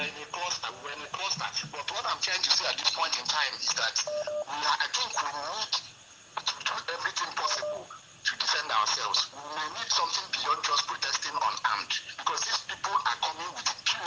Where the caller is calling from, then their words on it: Aba, Abia, Nigeria; from Aba now.